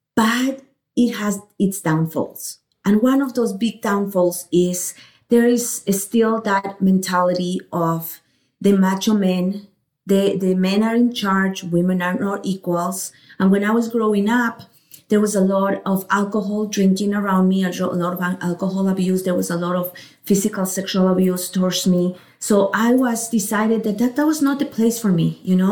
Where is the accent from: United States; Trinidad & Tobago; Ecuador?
Ecuador; Actually, I grew up in Ecuador. As you know, Ecuador is a pretty small country. It's a beautiful country, though. It's actually the size of Colorado